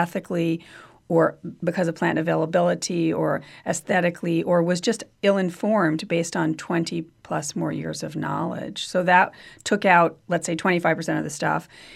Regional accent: Queens, New York, United States; I'd gone to college in New York City. I grew up in Queens.

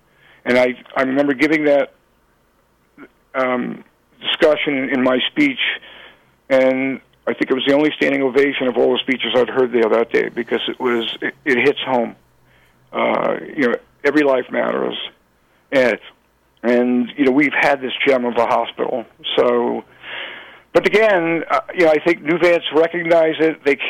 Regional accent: New York, United States; I'm taking care of New Yorkers, and to be honest, I'm a New Yorker

